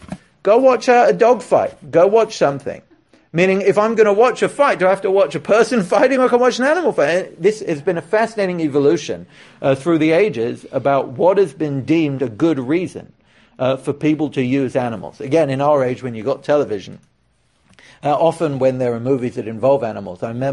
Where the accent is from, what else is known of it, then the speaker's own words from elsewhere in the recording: England, United Kingdom; I'm English.